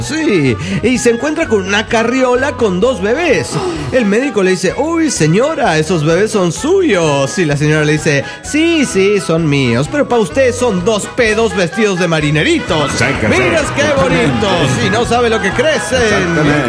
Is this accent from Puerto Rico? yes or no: no; Cancún, Quintana Roo, Mexico; de Cancún, Quintana Roo.